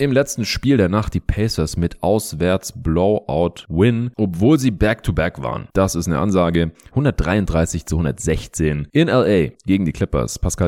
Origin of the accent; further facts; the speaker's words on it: Stuttgart, Baden-Württemberg, Germany; wenn ich dann in Stuttgart bin, in meiner alten Heimat